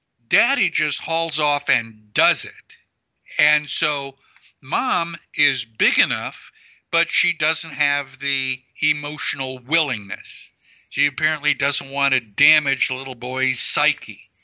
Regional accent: Texas, United States; I come from Texas, and to us, the Alamo is not just a monument to go and visit.

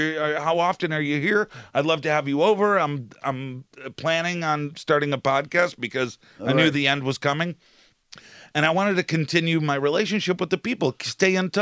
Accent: Boston, Massachusetts, United States; I was listening to morning radio as I grew up in Boston.

